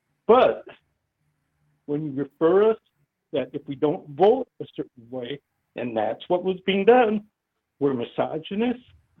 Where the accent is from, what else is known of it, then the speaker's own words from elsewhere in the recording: Madison, Wisconsin, United States; Hey, I grew up in Madison. Half my friends are gay.